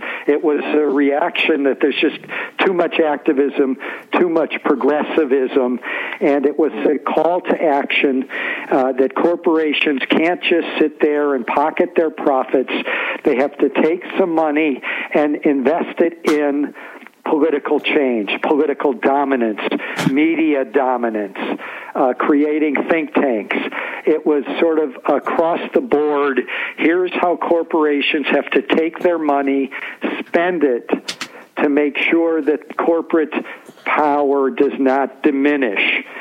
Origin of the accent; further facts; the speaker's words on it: Detroit, Michigan, United States; I grew up in Detroit, Michigan, where we had a powerful United Auto Workers union.